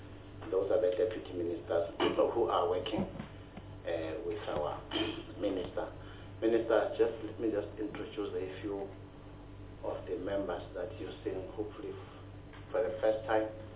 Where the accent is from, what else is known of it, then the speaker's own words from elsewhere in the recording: Mpumalanga, South Africa; I'm from Mpumalanga.